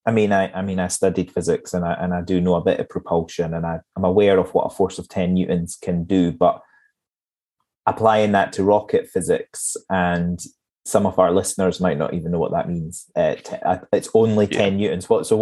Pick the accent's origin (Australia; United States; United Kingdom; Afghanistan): United Kingdom; Edinburgh, Scotland; I grew up in Edinburgh, outside of Edinburgh